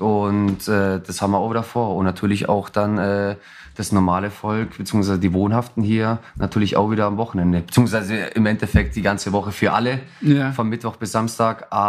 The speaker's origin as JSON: {"language": "German", "town": "Villingen-Schwenningen", "region": "Baden-Württemberg", "country": "Germany", "tie": "born or raised there", "said": "27 Jahre alt, komme gebürtig aus Villingen-Schwenningen."}